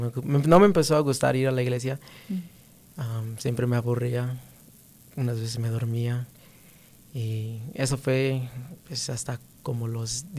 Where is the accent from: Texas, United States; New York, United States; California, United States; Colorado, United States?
Colorado, United States; Denver; Pues soy aquí de Denver, Colorado. Okay. Nací aquí. Mi familia es de México, pero todos están aquí también. So, toda la familia está en Denver, Colorado también.